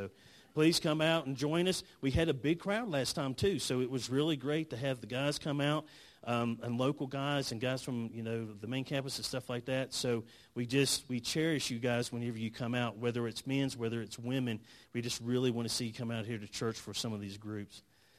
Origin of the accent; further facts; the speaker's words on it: North Carolina, United States; so I'm from North Carolina, so this looks like an East Coast church because if it gets like just a dusting, we stay home.